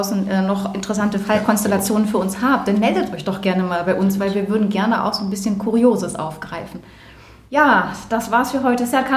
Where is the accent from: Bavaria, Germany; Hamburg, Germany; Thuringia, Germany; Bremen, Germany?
Bremen, Germany; Ich bin ein Fischkopf sozusagen, aus Bremen.